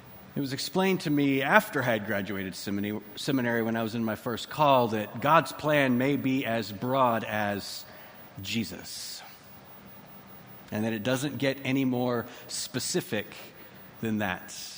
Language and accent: English; Texas, United States; I have heard that numerous times growing up in Texas and in the South.